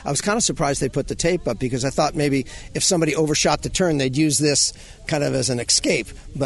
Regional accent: California, United States; I'm from Calif

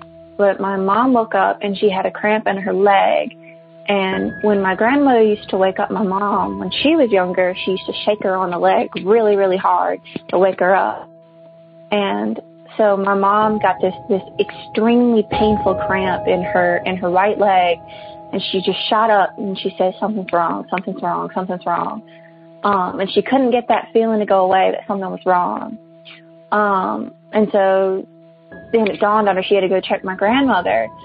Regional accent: Alabama, United States; born or raised there

